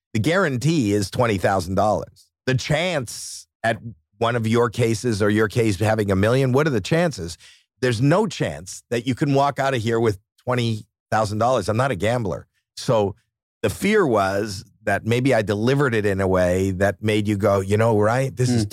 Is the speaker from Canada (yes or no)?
yes; Canada; Not true. I'm from Canada.